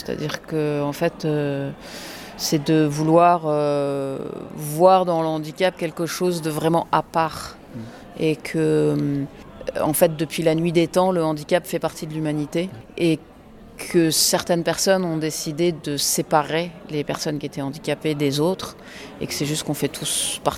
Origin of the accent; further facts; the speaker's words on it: France; je suis anglaise, donc c'est quelque chose qui, quand j'aborde le sujet de la différence, ben c'est quelque chose aussi que je vis ayant grandi en France.